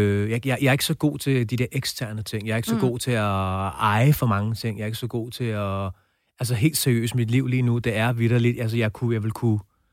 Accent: Brøndby Strand, Capital Region of Denmark, Denmark; jeg er vokset op ude i Brøndby Strand.

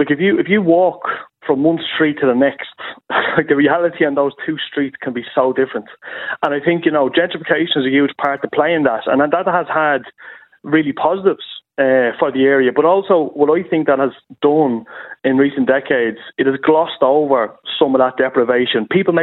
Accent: Dublin, Leinster, Ireland; I grew up there myself. I grew up in Dolphins Barn, and now I'm privileged to represent the area that I grew up in and continue to live in.

